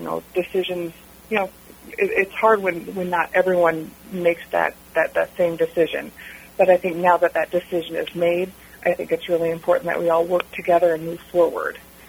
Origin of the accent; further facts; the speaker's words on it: Kalona, Iowa, United States; I grew up in Kelowna. I was born in Iowa City, and I went to Mid Prairie K through 12. I went to Kelowna Elementary. It was then Kelowna Elementary, now Mid Prairie East. I graduated in 1998.